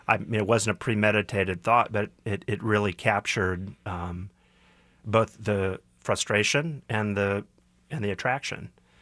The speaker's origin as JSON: {"language": "English", "town": "Kansas City", "region": "Missouri", "country": "United States", "tie": "born or raised there", "said": "growing up in Kansas City, you could always feel like there was another plan"}